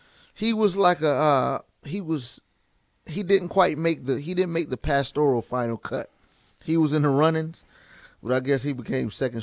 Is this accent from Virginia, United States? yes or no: yes; Portsmouth, Virginia, United States; But no, I'm born and raised in Virginia. Born and raised Virginia, Portsmouth, Virginia. And, you know, born and raised, graduated from high school in Portsmouth